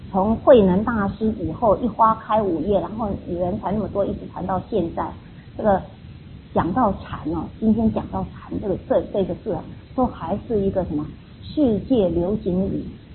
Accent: China; 因为我们中国人的习气跟传承的方法，发展出来的这种教学方法是根据我们中国人的习气所设计出来的

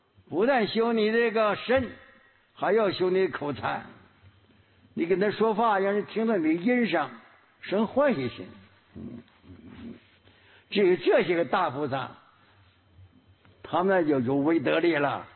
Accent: Quanzhou, Fujian, China; 是我们泉州人啊

